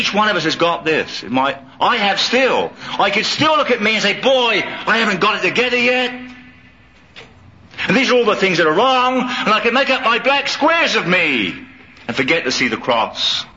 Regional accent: England, United Kingdom; I was raised in England with a Catholic mother and a non-practicing Protestant father. My grandfather was a Protestant minister.

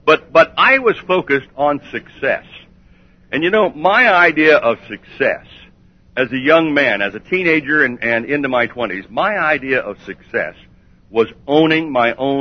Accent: Colorado, United States; Well, I'm from Colorado. Anybody here from Colorado?

